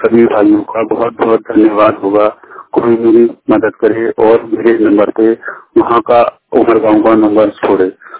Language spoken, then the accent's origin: Hindi; Moradabad, Uttar Pradesh, India; मैं जिला मुरादाबाद का रहने वाला हूँ